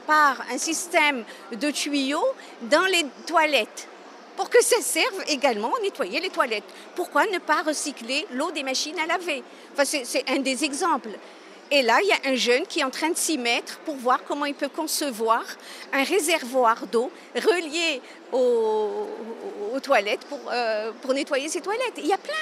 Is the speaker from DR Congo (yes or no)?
no; Morocco; moi personnellement, je suis marocaine, je vis à Rabat